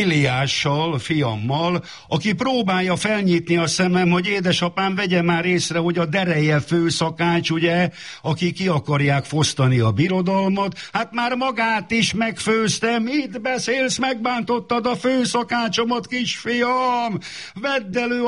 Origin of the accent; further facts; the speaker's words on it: Szeged, Csongrád-Csanád, Hungary; born there; 67-ben, amikor én Szegeden születtem, édesapám 60-tól a Szegedi Nemzeti Színház tagja volt